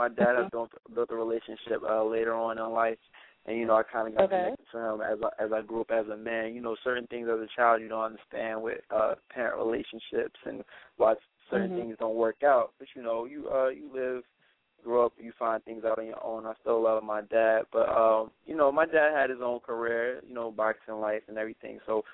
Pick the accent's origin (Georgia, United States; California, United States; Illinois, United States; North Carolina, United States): North Carolina, United States; Oxford; also born or lived in Newark, United States; I was born in Newark, New Jersey, and I was raised in Oxford, North Carolina, a little small local town.